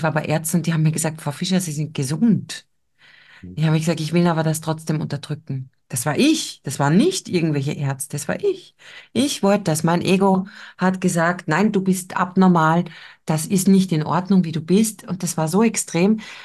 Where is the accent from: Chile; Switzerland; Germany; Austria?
Austria; Styria; accent: Styrian dialect; weil ich bin ja Steirerin, ich habe ein bisschen einen Dialekt